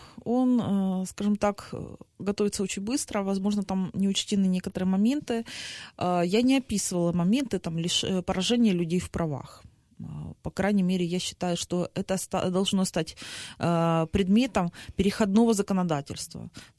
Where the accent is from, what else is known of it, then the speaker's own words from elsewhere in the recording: Donetsk, Donetsk Oblast, Ukraine; Я же тоже из Донецка, и я прекрасно видела, что происходило.